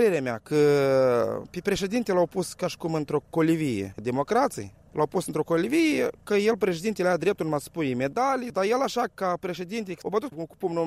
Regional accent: Moldova; De când Moldova au căpătat independență, ne fierbim în aceeași oală

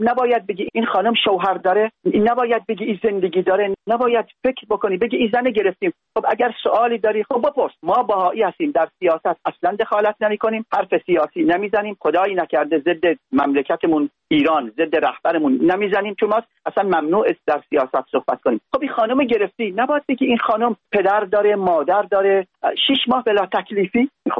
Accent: United Arab Emirates; ما خانم 24 سال در امارات زندگی میکنیم، یعنی من که بچه اماراتم، پاسپورتم ایرانی نیست

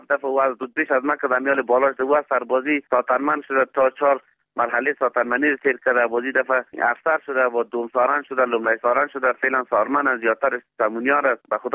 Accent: Ghazni, Afghanistan; چون ولایت ما ولایت آسیب‌پذیر هم است.

